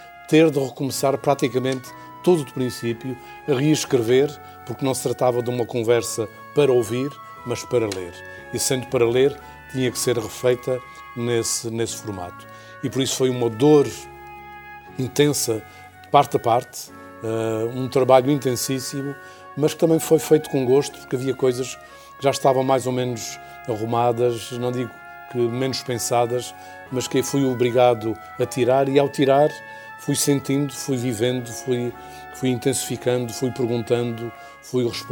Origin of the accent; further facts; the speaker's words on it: Azores, Portugal; porque eu sou dos Açores, estou, digamos, marcado pelo mar, pelo magma dos Açores